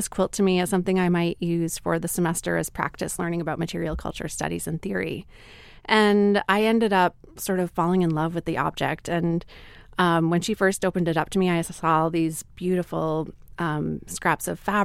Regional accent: the North, United States; which growing up in the North, I really hadn't realized before.

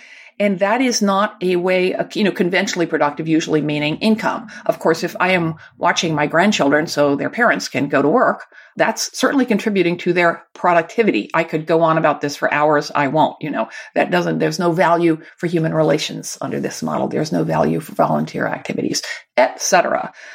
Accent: United States; I want to say right off the bat that I'm American

